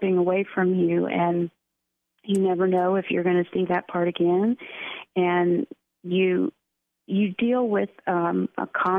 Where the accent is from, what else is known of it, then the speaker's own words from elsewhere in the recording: Georgia, United States; also born or lived in Washington, D.C.; I grew up mostly in Georgia, and after college, I started moving northward, and I worked in Washington, D.C. for about 9 years.